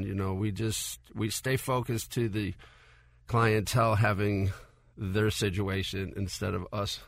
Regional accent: Calabria, Italy; Yeah, so we're from Calabria, which is the southernmost tip of Italy. It's the poorest region in Italy.

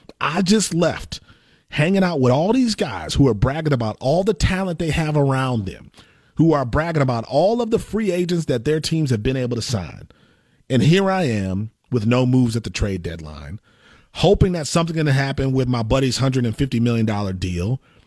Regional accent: Milwaukee, Wisconsin, United States; And I'm from Milwaukee.

